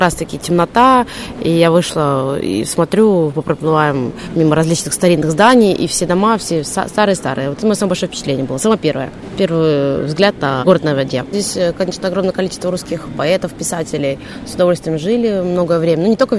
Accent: Anapa, Krasnodar Krai, Russia; Мы пара из Анапы.

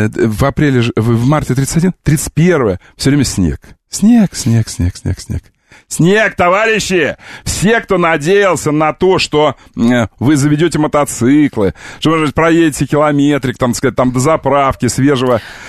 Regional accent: Novotroitsk, Orenburg Oblast, Russia; А я из Новотроицка, около Орска. Ну, видите, все оттуда.

